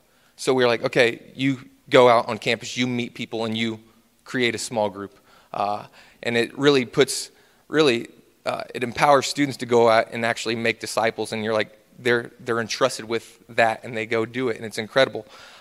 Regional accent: Winfield, Kansas, United States; now in Arkansas, United States; For the last 8 years, I've been living in Arkansas. I'm from Kansas originally. I grew up in Winfield, Kansas, which is just south of Wichita.

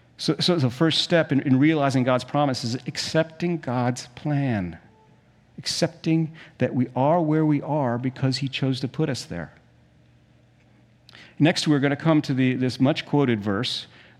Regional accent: South Africa; When I was a kid, we grew up in South Africa

